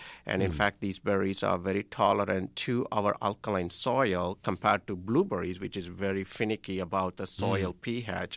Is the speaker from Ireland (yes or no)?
no; southern India, India; English is a second language; now in Bayfield, United States; since growing up in India, in southern part of India, the temperature during in the summertime gets way more than 100 degrees